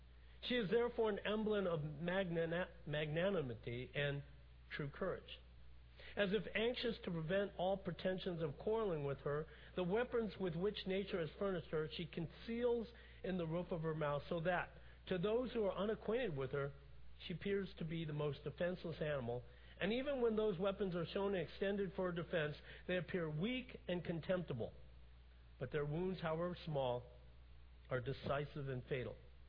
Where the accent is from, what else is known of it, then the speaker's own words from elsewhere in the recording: United States; As an American, I'm always finding new details about the circumstances surrounding the founding of this country